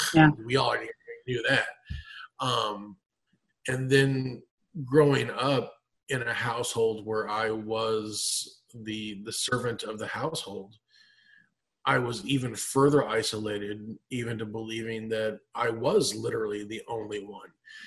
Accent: Anchorage, Alaska, United States; I grew up in Anchorage, Alaska, and it was December 14th, 1989, and really cold.

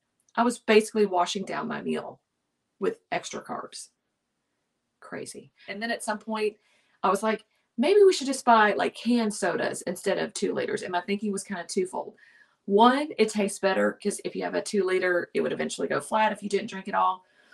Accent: the South, United States; Now, again, I mentioned I'm from the South. I love me some sweet tea.

